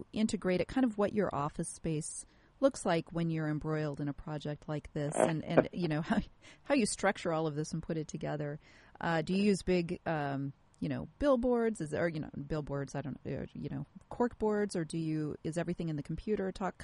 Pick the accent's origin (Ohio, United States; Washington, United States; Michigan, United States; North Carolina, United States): Washington, United States; Seattle; I'm from Seattle, so